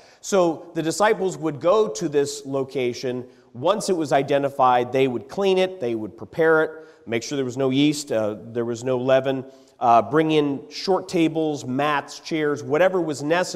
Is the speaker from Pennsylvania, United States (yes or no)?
yes; Pennsylvania, United States; When I grew up in Pennsylvania, my parents and my family always used this expression. It's kind of around the Pittsburgh region